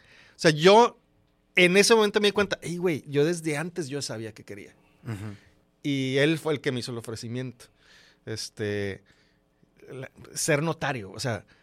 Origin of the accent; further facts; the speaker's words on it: Culiacán, Sinaloa, Mexico; Los culichis no necesariamente usamos la V.